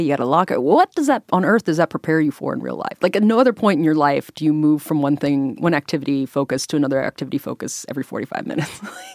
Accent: Peebles, Ohio, United States; So as opposed to saying, I'm from Peebles.

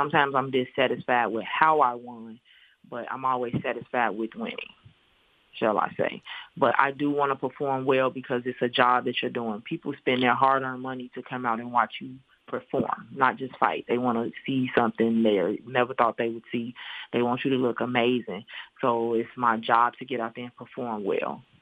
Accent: Gary, Indiana, United States; Well, I grew up in Gary, Indiana. I used to be a cheerleader at Roosevelt High School when I was like 13, 14 years old.

